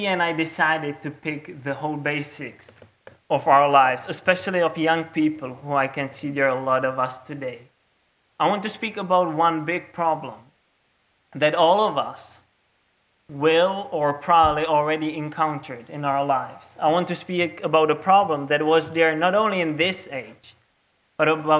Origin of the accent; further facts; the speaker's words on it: Czechia; as you probably know from my name, I come from a weird country. I come from the Czech Republic, which is in the middle of Europe.